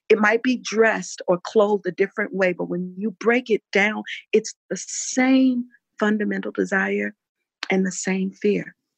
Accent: Los Angeles, California, United States; also born or lived in Chicago; So I sounded different because I grew up in Los Angeles, so I didn't have that Chicago kind of accent.

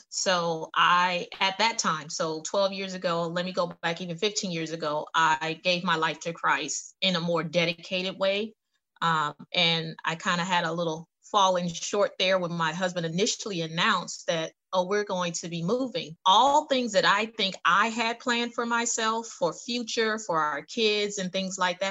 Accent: California, United States; also born or lived in New York; I was born in Manhattan, New York, Jamaican parents, so we're all in New York, right? So quickly moved from there when I was about five. We moved to California

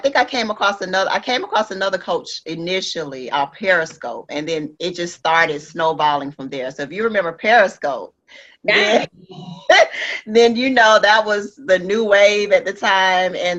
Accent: Atlanta, Georgia, United States; You know, I mean, I'm from Atlanta. He's from Atlanta. So when I saw him, I was like, okay. So, you know, I have a real, you know, just that Atlanta flavor, first of all.

